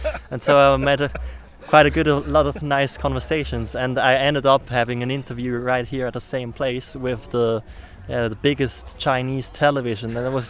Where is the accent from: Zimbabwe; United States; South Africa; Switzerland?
Switzerland; English is a second language; From Switzerland.